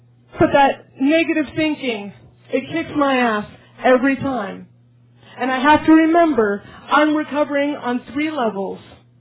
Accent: Fairbanks, Alaska, United States; I grew up in Fairbanks, Alaska, and there were 80 people in my graduating class.

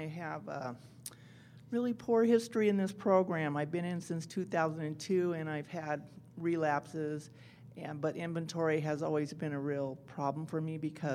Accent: Beaumont, California, United States; I'm a compulsive eater, and I'm from Beaumont, California

